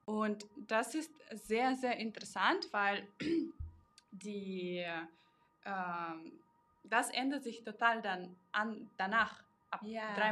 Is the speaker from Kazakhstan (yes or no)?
yes; Kazakhstan; German is a second language; now in Germany; ich bin aus Kasachstan jetzt vor 10 Jahren gekommen.